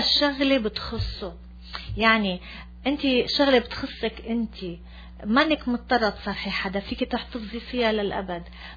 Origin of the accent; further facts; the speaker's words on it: Damascus, Damascus Governorate, Syria; also born or lived in Golan Heights; أنا من الجولان نازحة لما نزحنا بال67 كنت صف ثالث ابتدائي ففتنا على المدرسة كبرنا بالشام وطلعنا بالشام ودرسنا بالشام